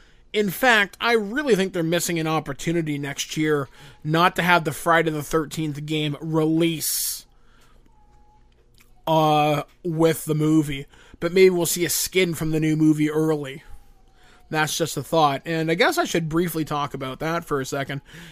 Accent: Canada; this one comes out of my home country of Canada.

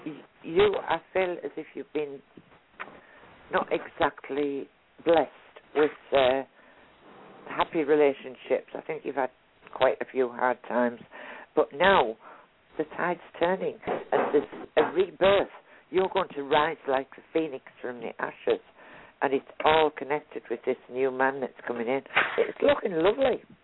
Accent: Hartlepool, North East England, United Kingdom; born there; I was born where they hung the monkey. Well, that's what everybody says anyway.

